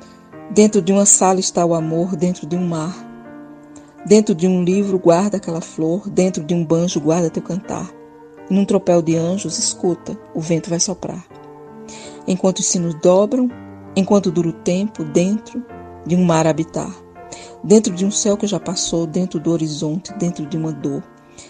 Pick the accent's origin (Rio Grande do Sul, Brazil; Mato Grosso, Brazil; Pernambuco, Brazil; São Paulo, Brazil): Pernambuco, Brazil; Recife; now in Curitiba, Brazil; eu praticamente não nasci no Recife, mas vivi no Recife desde os 3 anos de idade, até o momento que eu mudei para Curitiba